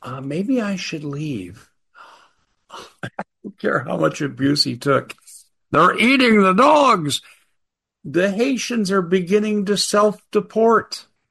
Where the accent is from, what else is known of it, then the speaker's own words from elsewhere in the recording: Aurora, Colorado, United States; in places like Aurora, my hometown where I grew up. I resent what you're doing in my hometown.